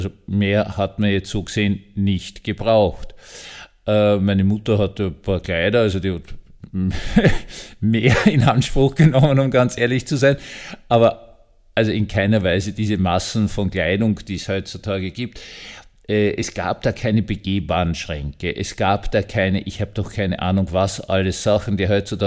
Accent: Vienna, Austria; Ich bin aufgewachsen in Wien in einer sehr schönen 150 Quadratmeter Altbauwohnung.

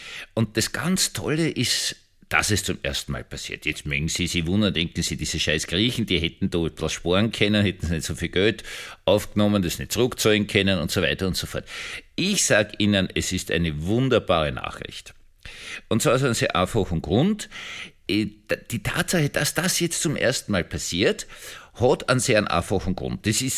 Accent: Austria; Also das kann man als Österreicher sagen

